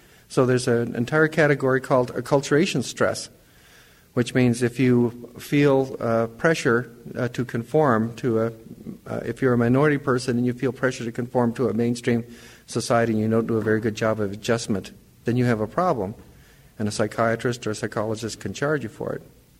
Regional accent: India; I am a psychologist who happens to be an Indian

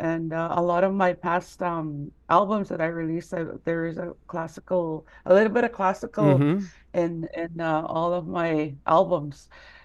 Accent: Manitoba, Canada; Okay, well, I'm from Apaskarak Cree Nation. That's in Treaty 5 territory in northern Manitoba. It's a six-hour drive up north from our capital city of Winnipeg, Manitoba.

